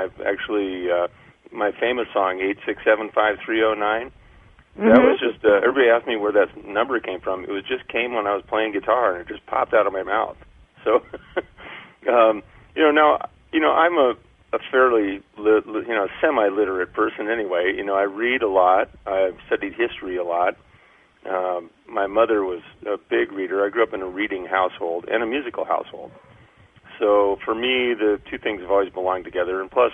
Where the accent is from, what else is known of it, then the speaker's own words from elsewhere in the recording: Mill Valley, California, United States; Well, I'm from just north of San Francisco, Marin County, Mill Valley, California. And, boy, I started playing when I was a kid.